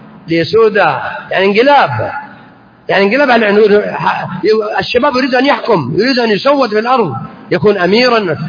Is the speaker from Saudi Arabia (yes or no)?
yes; Saudi Arabia; عندنا في المملكة العربية السعودية